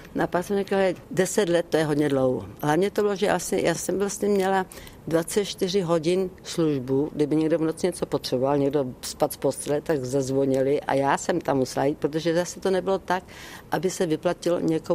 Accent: Olomouc, Olomouc Region, Czechia; now in United Kingdom; Já i když jako mám britské občanství a žiju v Británii, tak já jsem z Moravy, z Olomouce a vždycky v srdci jsem Češka. Ale mám teďka 2 domovy.

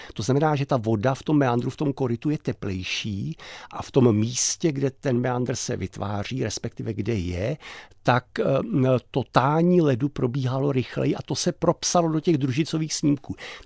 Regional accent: Vyšší Brod, South Bohemian Region, Czechia; Já jsem vyrůstal ve Vyšším Brodě, tedy u řeky, která teče, ale chatu jsme měli na Lipně, u řeky, která je zastavená.

